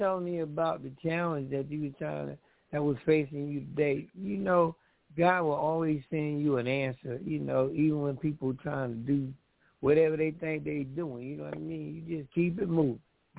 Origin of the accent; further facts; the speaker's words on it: New Jersey, United States; Get out of here. I'm from New Jersey.